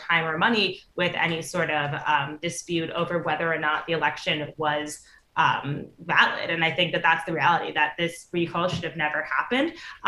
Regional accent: California, United States; We're really excited as a Californian, as somebody who works at the Grassroots Dem HQ.

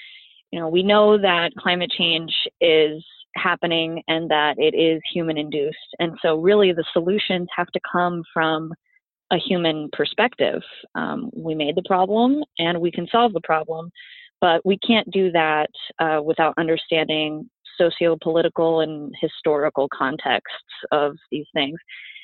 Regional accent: Colorado, United States; Growing up in Colorado, I was surrounded by the mountains and always loved environmental science

